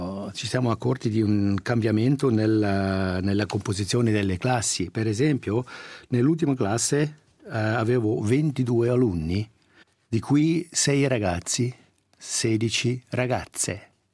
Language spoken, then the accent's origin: Italian; Davos, Graubünden, Switzerland; Io sono da Davos e anche noi abbiamo, diciamo, una grande quantità di stranieri con la provenienza di Portogallo.